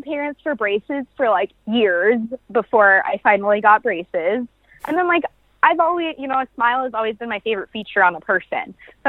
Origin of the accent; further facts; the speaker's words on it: Herdsfield, North Dakota, United States; Really, really small town. I grew up in Herdsfield, North Dakota.